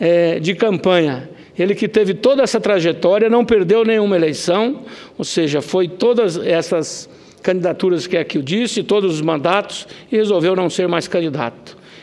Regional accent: Rondonópolis, Mato Grosso, Brazil; lá na minha cidade, em Rondonópolis

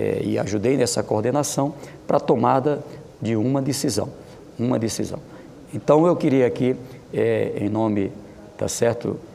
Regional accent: Brazil; Eu, como brasileiro, tenho orgulho do critério da proporcionalidade adotada pelo Brasil

